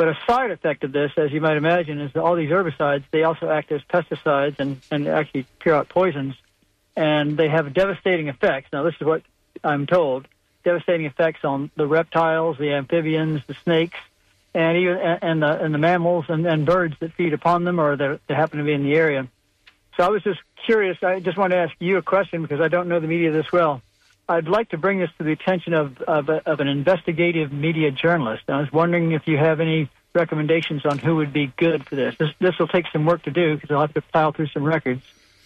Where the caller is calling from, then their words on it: Sarasota, Florida, United States; I'm from Sarasota.